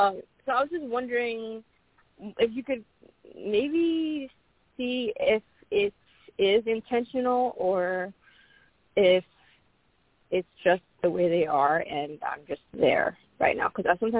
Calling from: Ohio, United States

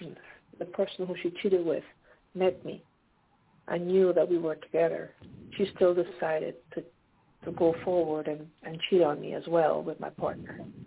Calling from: Pennsylvania, United States; From Pennsylvania.

